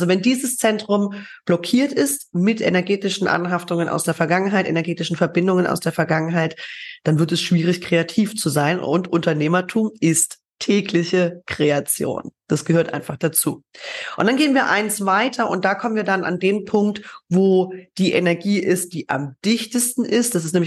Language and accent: German; Germany; Ich bin in der DDR zum Beispiel geboren und die ersten 6 Jahre aufgewachsen.